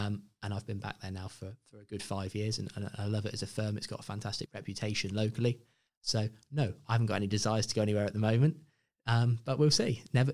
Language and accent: English; Yeovil, South West England, United Kingdom; now in Bournemouth, United Kingdom; I grew up in Yeovil for 18 years.